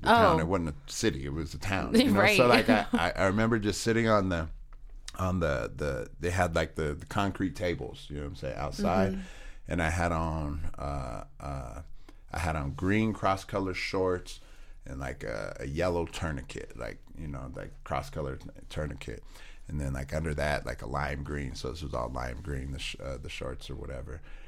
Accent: California, United States; And they knew, I mean, it's like they knew I was from California almost before I got there, I guess.

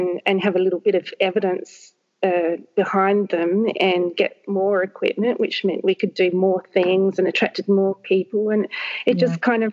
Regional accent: Papua New Guinea; born there; So I was born in Papua New Guinea, where both my parents were teachers.

